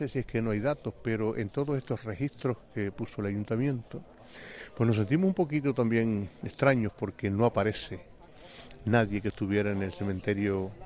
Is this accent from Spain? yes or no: yes; Las Manchas, Canary Islands, Spain; born there; por la zona esa de la parte del Corazoncillo, donde yo nací